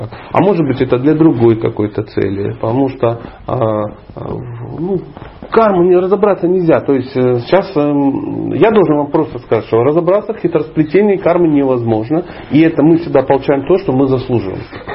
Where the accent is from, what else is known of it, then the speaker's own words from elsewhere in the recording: Dnipro, Dnipropetrovsk Oblast, Ukraine; born there; А я родился в Днепропетровске. тоже очень удивительное место.